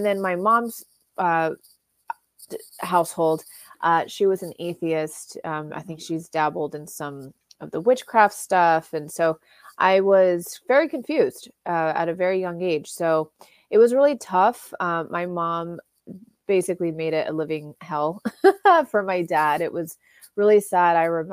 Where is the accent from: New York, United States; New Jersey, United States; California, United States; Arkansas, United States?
California, United States; So, you know, I grew up born and raised in Orange County.